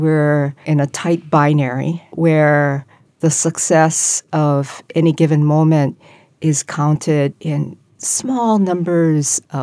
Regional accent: Hawaii, United States; Growing up in Hawaii, this is a place, the island mentality essentially, right, is that we may be of many peoples

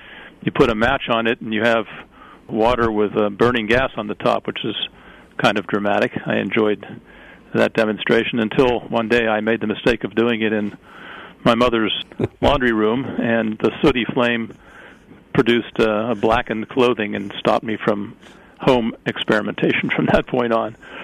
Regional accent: Pittsburgh, Pennsylvania, United States; Well, I grew up in Pittsburgh in the 40s and was very much influenced by my science classes, among others.

